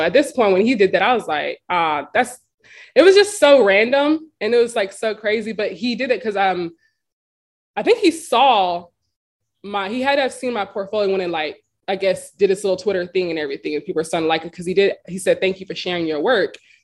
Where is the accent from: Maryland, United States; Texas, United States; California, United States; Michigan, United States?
Texas, United States; San Antonio; Sorry, I'm from San Antonio. So I just was really trying to leave. You know, I was not trying to be in San Antonio for that long.